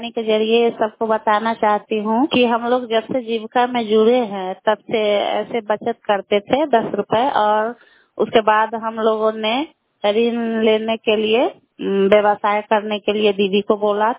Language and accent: Hindi; Anwarpur, India; और मैं अनवरपुर पंचायत से हूँ।